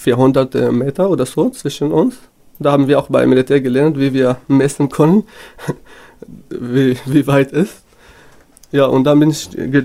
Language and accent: German; Syria; German is a second language; now in Germany; Ich bin Kurde aus Nordosten von Syrien und 24 Jahre alt.